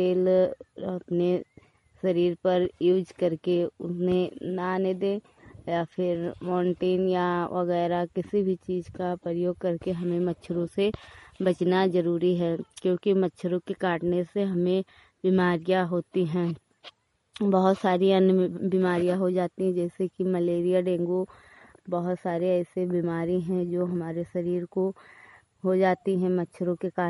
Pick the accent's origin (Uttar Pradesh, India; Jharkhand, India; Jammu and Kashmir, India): Uttar Pradesh, India; Hariharpur; मैं हरिहरपुर गांव जिला श्रावस्ती की रहने वाली हूँ